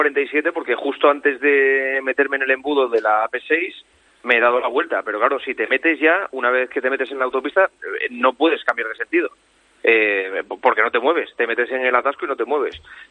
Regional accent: Spain; como todo español

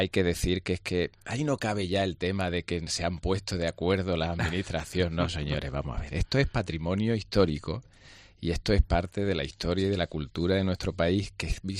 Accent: Málaga, Andalusia, Spain; Me alegro como malagueño

